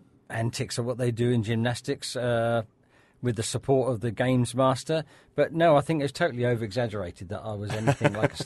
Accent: Seaford, South East England, United Kingdom; Well, growing up in Seaford, because Seaford, I love Seaford to death. It's a beautiful place.

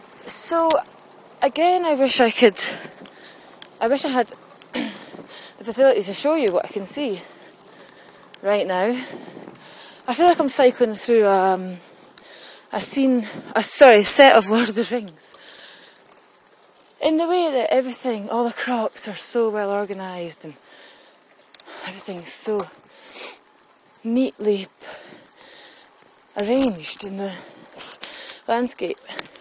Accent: Scotland, United Kingdom; So it must be much the same as certainly Scottish culture where we tend to get ready.

